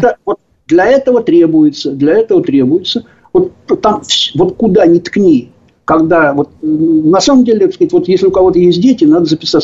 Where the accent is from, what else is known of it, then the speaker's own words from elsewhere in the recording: Moscow, Russia; я старый москвич, езжу в метро давно-давно-давно.